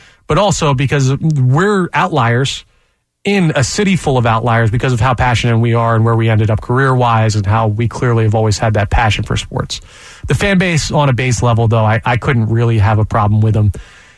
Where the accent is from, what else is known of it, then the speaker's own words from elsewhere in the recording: New Jersey, United States; Maybe that comes from me growing up in Jersey and get that kind of crossover there.